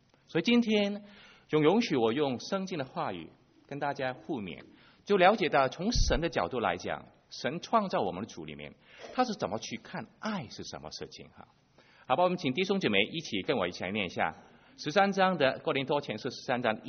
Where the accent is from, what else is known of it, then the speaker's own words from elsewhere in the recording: Hong Kong; 不知道大家有没有认得，我是从香港来的